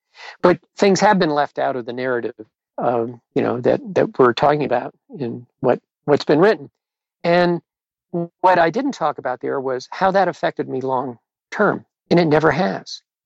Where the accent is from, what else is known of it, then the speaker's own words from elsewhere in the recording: United States; geez, I'm an American, but give me a break.